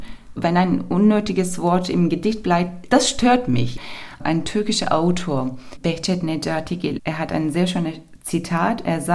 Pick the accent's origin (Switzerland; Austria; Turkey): Turkey; Ich komme aus der Türkei. Nur als eine Frau in der Türkei zu leben, ist eine politische Sache.